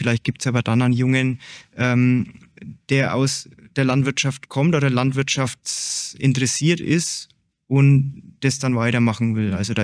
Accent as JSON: {"language": "German", "region": "Bavaria", "country": "Germany", "said": "Ich bin ein Franke, also ich bin sehr traditionell, oder Bayern, sehr traditionsbewusst."}